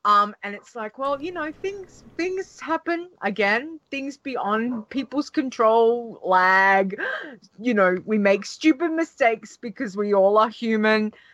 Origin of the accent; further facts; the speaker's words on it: Australia; one of the good things about being an Aussie who plays on US servers